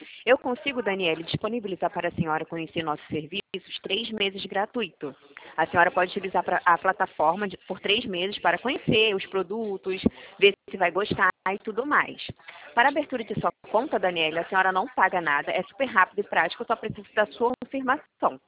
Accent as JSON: {"language": "Portuguese", "region": "Rio de Janeiro", "country": "Brazil", "said": "sou do Rio de Janeiro."}